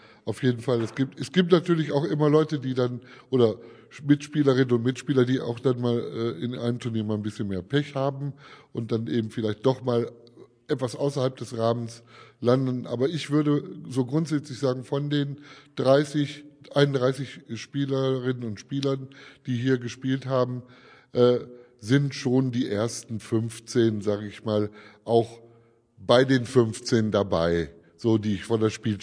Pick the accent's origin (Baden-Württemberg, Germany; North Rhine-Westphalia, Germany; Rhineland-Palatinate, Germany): North Rhine-Westphalia, Germany; Bottrop; Ich komme aus Bottrop.